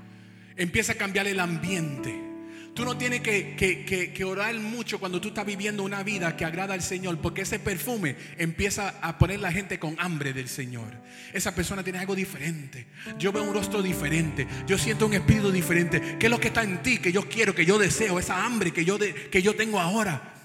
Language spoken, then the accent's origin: Spanish; Puerto Rico; este me está siguiendo porque soy boricua